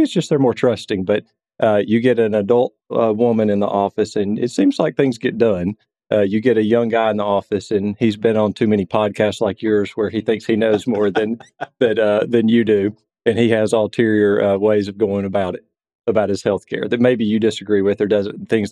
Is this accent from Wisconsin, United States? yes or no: no; Alabama, United States; now in Decatur, United States; CV is very straightforward, but … from the Shoals area. Went to UAB Medical School, settled after Huntsville Hospital residency into Decatur, Alabama